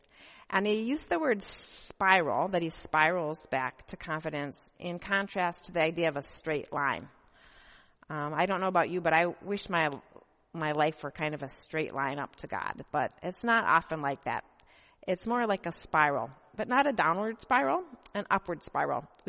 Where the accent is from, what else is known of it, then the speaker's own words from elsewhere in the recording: Minnesota, United States; moved away as an adult; now in Grand Rapids, United States; Michigan is a great place, but I grew up in Minnesota, so it's been difficult for me to move to Michigan, and I've had a lot of homesickness.